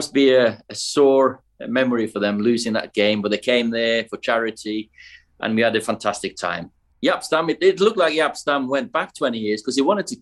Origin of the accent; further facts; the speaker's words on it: Kristiansund, Møre og Romsdal, Norway; English is a second language; I'm from Kristiansund, blown little town in Norway on the west coast